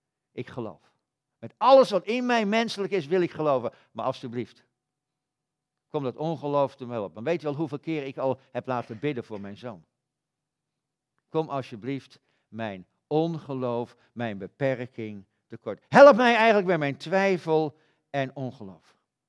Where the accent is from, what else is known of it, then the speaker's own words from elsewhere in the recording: Gelderland, Netherlands; Ik kom uit de Veluwe